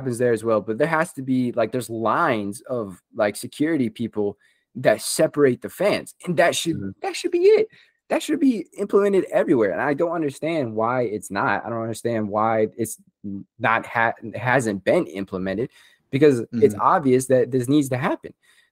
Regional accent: United States; as an American, I don't really care that much

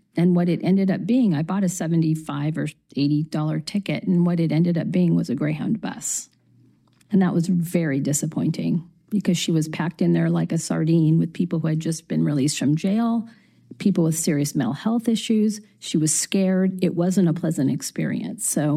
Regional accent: California, United States; So most of you may know that I grew up in Monterey County

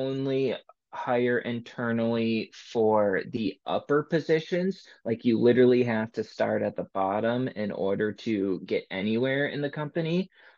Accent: New York, United States; also born or lived in Seattle, United States; I am from and currently living in Western New York. But I started this in Seattle. I was living there, and yeah, that's where I started.

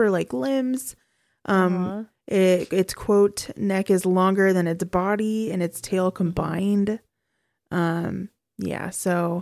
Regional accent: United States; I don't know because I'm American

